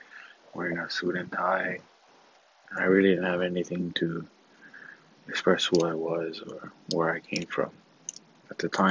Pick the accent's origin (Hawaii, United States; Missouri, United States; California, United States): Hawaii, United States; when I grew up in Hawaii and I went to college in the continent, what some refer to as the mainland, in San Diego, I didn't have nothing that represented where I came from or who I was.